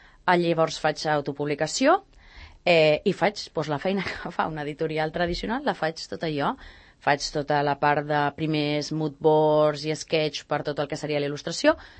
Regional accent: Catalonia, Spain; El meu marit és britànic, jo sóc catalana, tinc família doncs, que només parla castellà, família que només parla francès

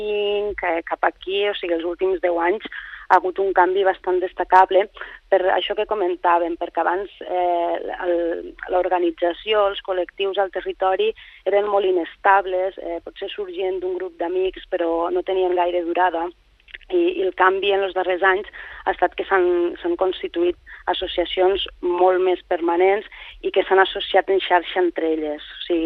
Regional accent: Catalonia, Spain; Jo sóc de les Terres de l'Ebre i ho havia viscut de primera mà allà com a periodista i també com a activista

